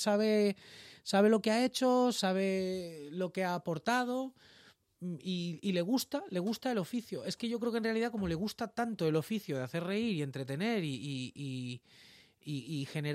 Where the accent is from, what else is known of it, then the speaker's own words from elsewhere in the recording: Valencian Community, Spain; Me considero valenciano, pero no mucho.